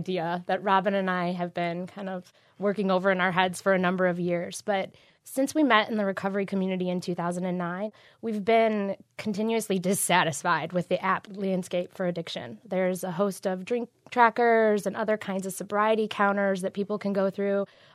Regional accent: Detroit, Michigan, United States; I was born in Detroit, and I grew up here.

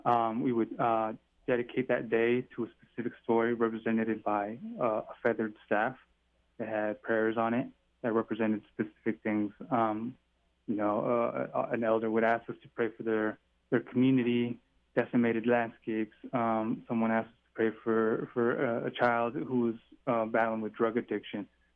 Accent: Yakima, Washington, United States; Cascade Mountains in Washington State, where the sun shines roughly 300 days a year, is my desert, my hometown of Yakima.

